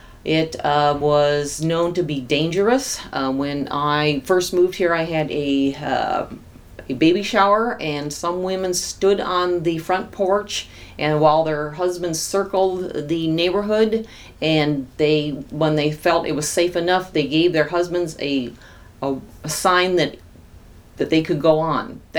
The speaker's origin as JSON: {"language": "English", "town": "Youngstown", "region": "Ohio", "country": "United States", "tie": "born there", "said": "I was born in Youngstown, Ohio, October 21st, 1954."}